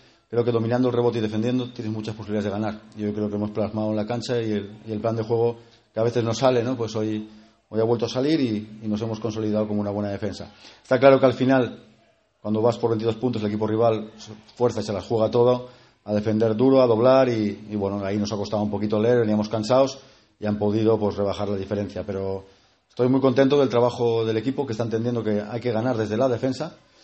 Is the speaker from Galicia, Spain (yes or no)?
no; Oviedo, Asturias, Spain; Además voy a mi tierra